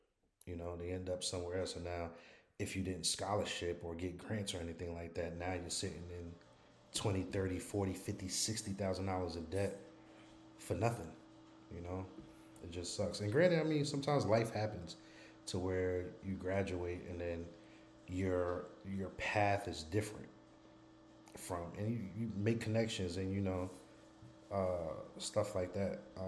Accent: Irvington, New Jersey, United States; also born or lived in Alamogordo / Korea / Germany; I'm from Irvington, New Jersey. But I say right next door to North. I'm from Irvington.

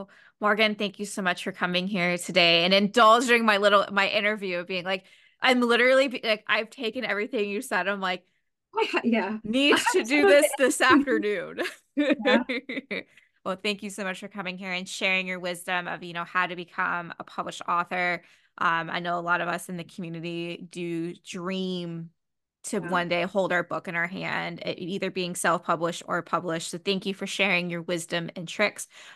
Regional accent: Canada; even though I'm not American, I'm Canadian, and we would still have it.

